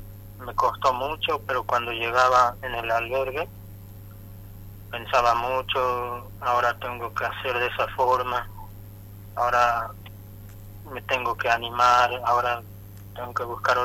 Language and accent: Spanish; Alto la Sierra, Salta, Argentina; capaz que trabaje en mi pueblo si me llegan a ofrecer horas en Alto la Sierra este año